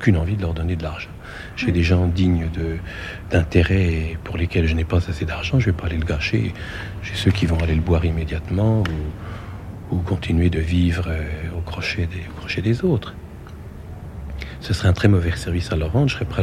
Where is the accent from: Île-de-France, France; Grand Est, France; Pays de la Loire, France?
Île-de-France, France; Paris; Je suis un méridional de la Porte d'Orléans, du 15e, du 7e arrondissement.